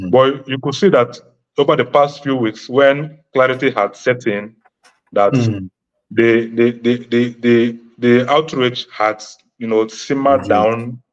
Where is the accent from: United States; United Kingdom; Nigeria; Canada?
Nigeria; I'll speak for Nigeria because I'm a Nigerian